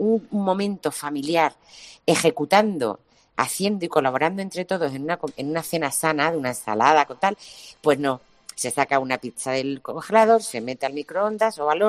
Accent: Yecla, Region of Murcia, Spain; En mi pueblo, en Yecla, en la provincia de Murcia, que ya sabéis que soy de allí, murcianica

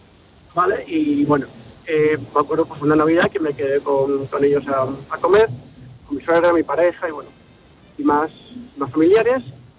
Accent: Alicante, Valencian Community, Spain; Yo soy de Alicante

